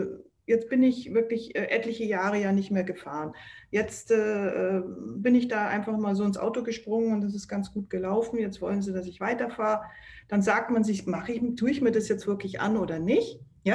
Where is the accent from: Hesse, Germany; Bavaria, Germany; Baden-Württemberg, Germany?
Bavaria, Germany; Berchtesgaden; Ich bin ja in Berchtesgaden aufgewachsen.